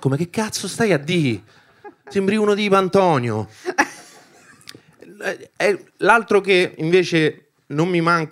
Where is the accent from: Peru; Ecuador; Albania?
Albania; Io sono albanese.